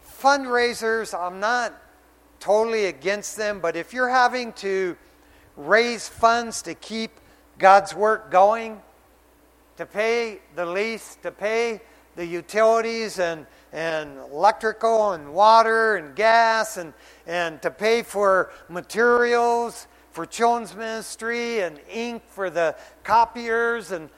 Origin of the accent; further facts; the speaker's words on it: Detroit, Michigan, United States; Growing up in Detroit, Michigan, I was known as a backyard mechanic.